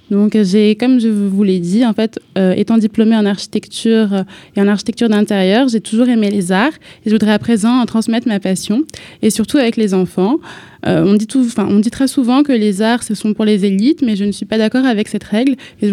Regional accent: Aubervilliers, Île-de-France, France; born there; Ce qu'il faut savoir, c'est qu'en fait je suis née en Seine-Saint-Denis, précisément à Aubervilliers.

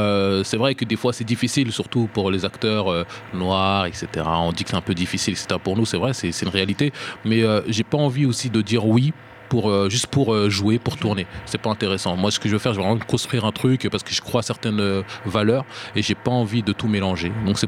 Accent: Mantes-la-Jolie, Île-de-France, France; moi je viens de Mantes-la-Jolie, de Val-Fouré, forcément je viens de la banlieue

